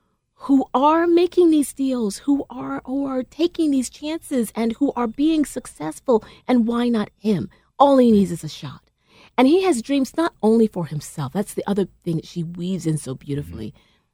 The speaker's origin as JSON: {"language": "English", "region": "Virginia", "country": "United States", "tie": "born or raised there", "also_born_or_lived": "Brooklyn", "said": "I claim Virginia as home, although I was born in Brooklyn."}